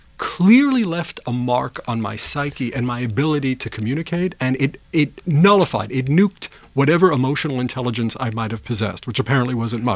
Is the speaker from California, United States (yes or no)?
no; Brooklyn, New York, United States; Well, the first thing is I'm from Brooklyn, New York. I'm a city boy, right?